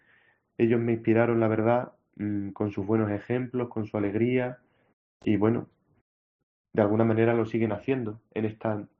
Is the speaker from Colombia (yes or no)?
no; Villanueva de la Serena, Extremadura, Spain; Yo soy de Villanueva de la Serena, de la parroquia de San Francisco.